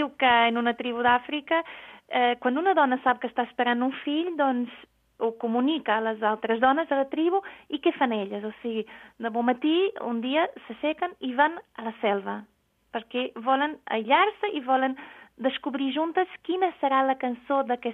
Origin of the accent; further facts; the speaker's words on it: Portugal; Catalan is a second language; moved away as an adult; now in Spain; No, jo sóc portuguesa i des de l'any 99 que vaig venir a Catalunya a fer Erasmus, com passa molta gent, ja m'hi vaig quedar, no?